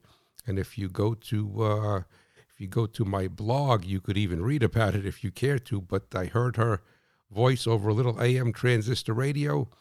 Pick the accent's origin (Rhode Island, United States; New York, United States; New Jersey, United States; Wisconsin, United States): New Jersey, United States; But because I'm from New Jersey, right, it's really not a minute.